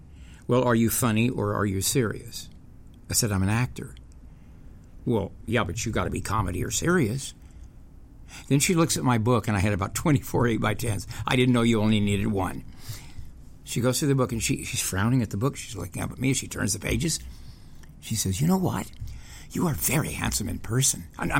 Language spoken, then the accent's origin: English; Whittier, California, United States; also born or lived in Texas / Oklahoma; I was raised in the Nazarene Church in Texas and Southern California in Whittier, where Nixon was from. And I was born in Oklahoma. So I come from Okies, and I was raised in the Nazarene Church, which is evangelical.